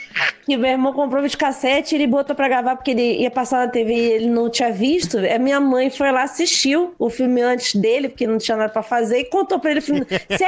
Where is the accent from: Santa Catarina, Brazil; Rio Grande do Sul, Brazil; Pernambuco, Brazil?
Rio Grande do Sul, Brazil; Bom Princípio; sou de Bom Princípio.